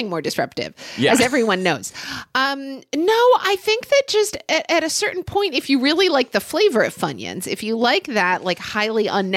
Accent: Oklahoma City, Oklahoma, United States; So when I was in middle school, so I grew up in Oklahoma City, Oklahoma.

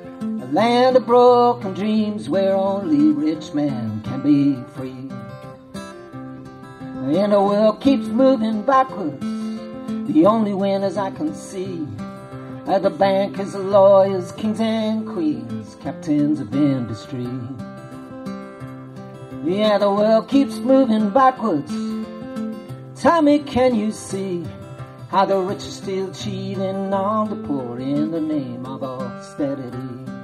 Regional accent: Ireland; And from that, you can tell that I'm Irish, if not by my accent.

